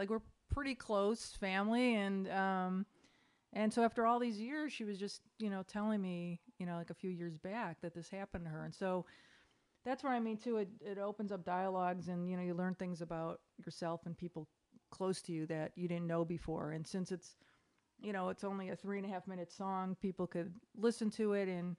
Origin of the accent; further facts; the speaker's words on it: East Coast, United States; I'm from the East Coast, and I was visiting family